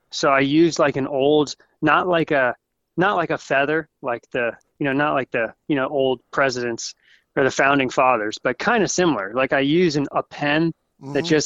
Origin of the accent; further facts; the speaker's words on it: Virginia, United States; I grew up in Virginia, so Virginia has a big Piedmont area too, so it's probably kind of similar.